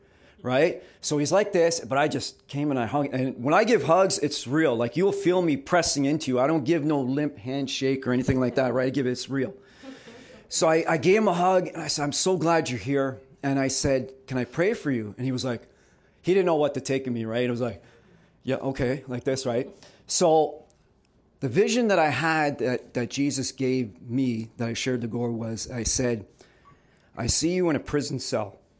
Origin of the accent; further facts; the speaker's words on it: Jamaica; I'm Jamaican, whatever, right?